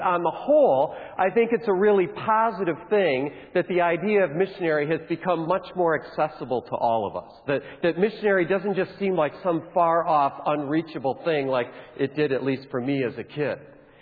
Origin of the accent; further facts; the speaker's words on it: Grand Rapids, Michigan, United States; I come from Grand Rapids, Michigan, where I teach missions at Grand Rapids Theological Seminary